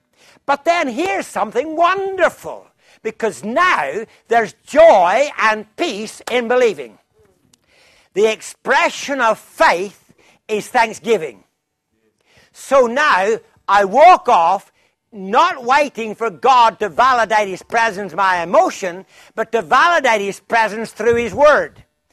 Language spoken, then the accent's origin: English; Ireland; Do you know, I'm Irish and I love a bargain.